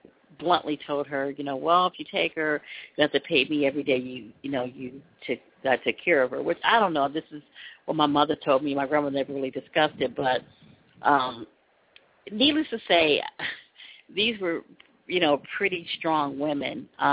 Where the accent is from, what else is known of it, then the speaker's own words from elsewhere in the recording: Mississippi, United States; born there; I was born actually in Mississippi, so she packed up, had me in Mississippi, left me with my grandmother